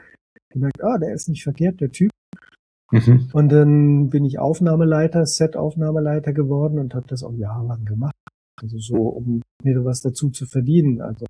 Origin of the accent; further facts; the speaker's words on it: Saarbrücken, Saarland, Germany; Nee, ich bin geboren und aufgewachsen in Saarbrücken, im Saarland.